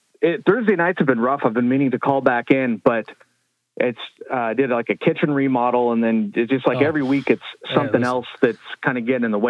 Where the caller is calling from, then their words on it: Santa Rosa, California, United States; from Santa Rosa, California.